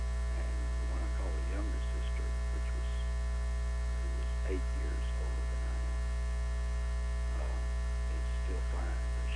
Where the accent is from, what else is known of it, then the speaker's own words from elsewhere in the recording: Brownfield, Texas, United States; born there; I was born in Brownfield on March 3rd, 1944.